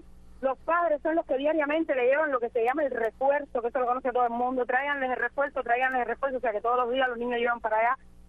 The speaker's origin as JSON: {"language": "Spanish", "country": "Cuba", "said": "somos artistas, pero como tú dices, somos padres, somos activistas, somos ciudadanos cubanos."}